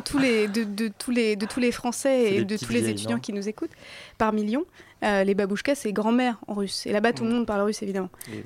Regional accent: France; C'est-à-dire que moi, je suis française.

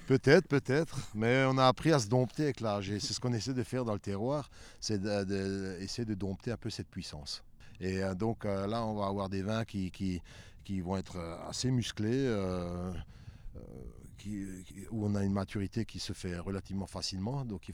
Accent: Kientzheim, Grand Est, France; now in Wettolsheim, France; nous, on est de Wettolsheim, mais originaire, on vient de Kinsheim, à côté de Kaisberg.

